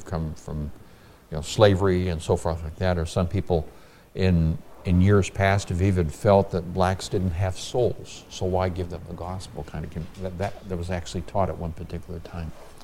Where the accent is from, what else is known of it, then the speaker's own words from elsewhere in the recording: Nigeria; When I was a child growing up in Africa